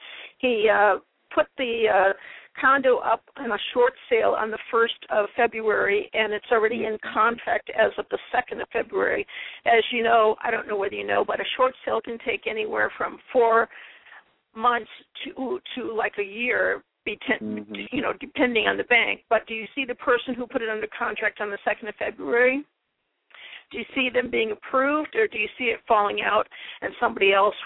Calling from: Arizona, United States; in Arizona.

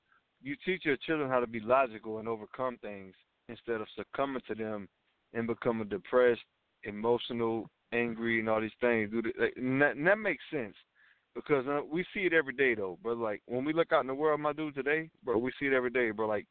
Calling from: Georgia, United States; I'm calling from Georgia.

